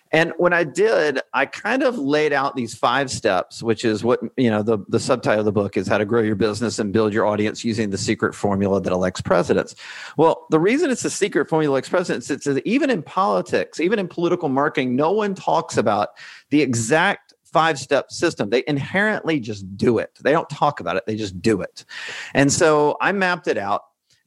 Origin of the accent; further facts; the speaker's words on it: Alabama, United States; I grew up in Alabama, and all I really cared about growing up was college football.